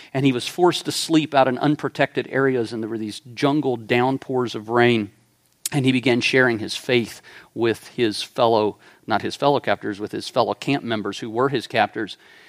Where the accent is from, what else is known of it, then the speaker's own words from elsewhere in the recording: South Carolina, United States; This is from the USS Yorktown, which sits in the Charleston Harbor. I'm from South Carolina